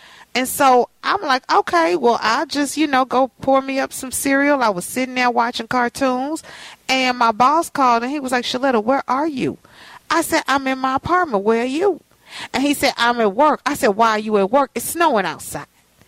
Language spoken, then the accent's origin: English; Texas, United States; So, you know, I'm from Texas. So when the snow comes, I watch it in the window.